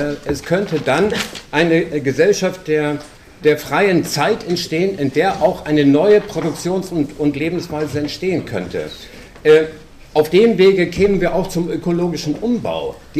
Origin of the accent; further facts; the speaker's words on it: Stade, Lower Saxony, Germany; Ich komme aus Stade und arbeite mit in der Vorbereitungsgruppe für den Wachstumskongress.